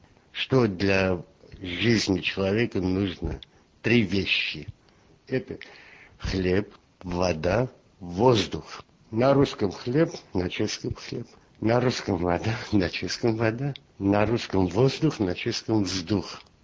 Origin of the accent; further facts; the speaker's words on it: Armenia; Вы чеши и русские, вы имеете одну родословную, вы славяне. Я нет. я армянин.